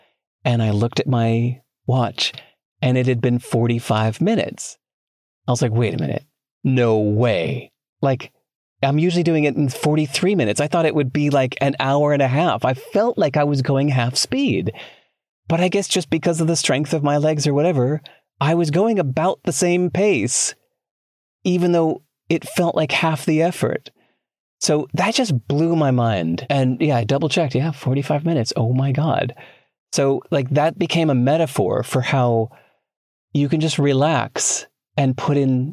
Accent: Chicago, Illinois, United States; I grew up in Chicago. I'm looking at dolphins.

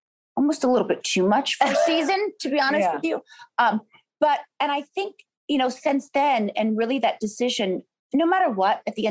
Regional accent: New York, United States; now in California, United States; I'm a New Yorker. I love New York so much. But now having kids, I think it's easier, you know, for them in California.

